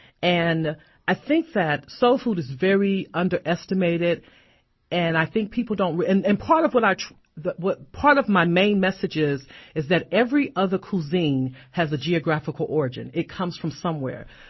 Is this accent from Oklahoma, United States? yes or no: no; New Orleans, Louisiana, United States; I guess it was the food first because I'm from New Orleans, so you cannot be from New Orleans and not cook.